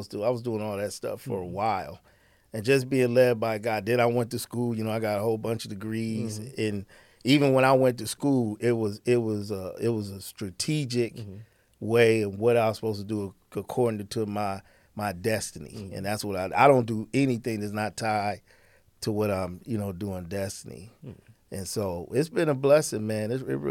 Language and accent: English; Toledo, Ohio, United States; I'm from Toledo.